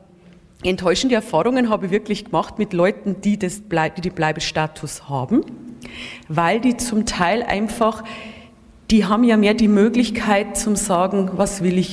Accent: Germany; auch ich als Deutscher bin mit Problemen konfrontiert.

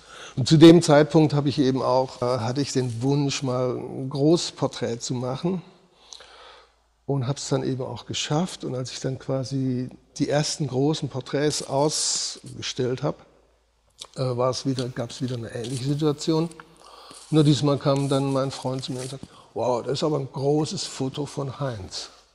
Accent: Baden-Württemberg, Germany; Also ich bin ja im Schwarzwald groß geworden, in einer Kleinstadt.

